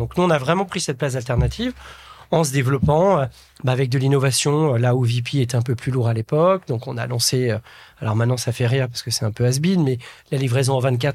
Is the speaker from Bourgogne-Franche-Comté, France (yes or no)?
yes; Bourgogne-Franche-Comté, France; Donc en termes perso, j'ai 48 ans, j'ai 3 enfants. Je suis issu d'un petit village de la Nièvre, en Bourgogne.